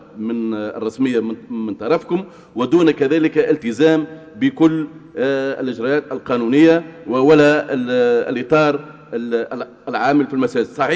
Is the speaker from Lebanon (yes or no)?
no; Tunisia; عندنا في تونس